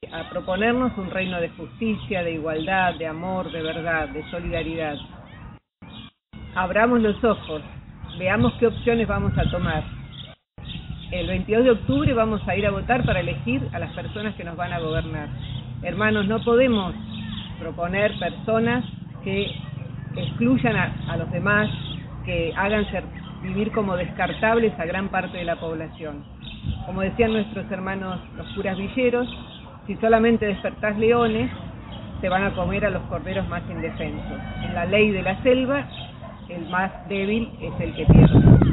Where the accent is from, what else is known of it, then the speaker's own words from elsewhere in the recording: Argentina; Como argentinos y argentinas, estamos viviendo momentos difíciles.